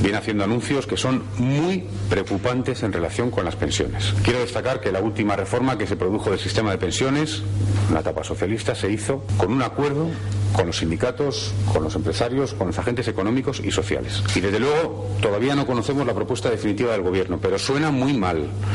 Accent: Castile and León, Spain; en mi tierra, en Castilla y León

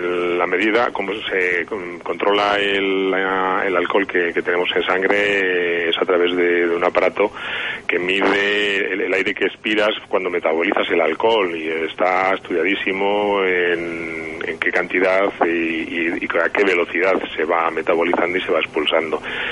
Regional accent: Madrid, Community of Madrid, Spain; Yo soy de Madrid e incluso tengo familia aquí en Segovia

